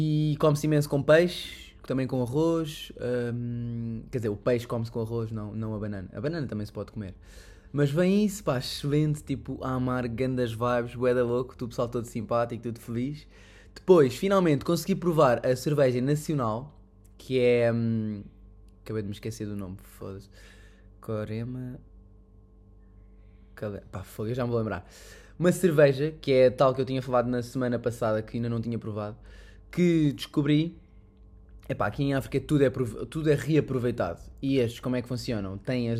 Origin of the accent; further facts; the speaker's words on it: Portugal; moved away; eu vim de Portugal, pá, há 5 anos